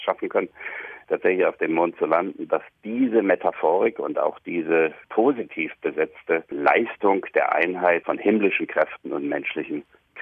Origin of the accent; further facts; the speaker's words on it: Germany; Das weiß ich noch ganz genau, ich bin in der DDR aufgewachsen.